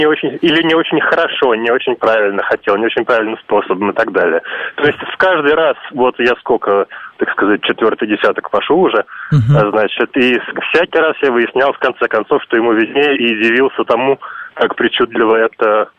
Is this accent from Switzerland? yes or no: yes; Bern, Switzerland; Соседи, я из Берна.